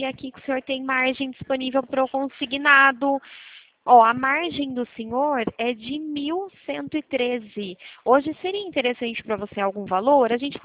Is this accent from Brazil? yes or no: yes; Araras, São Paulo, Brazil; Eu fico aqui em Araras, eu sou de Araras, São